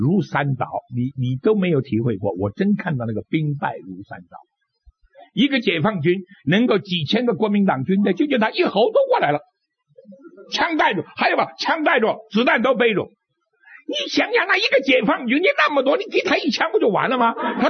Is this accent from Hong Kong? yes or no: yes; Hong Kong; 我香港人就到这边来了，香港人到这边来了啊，在那边很难受啊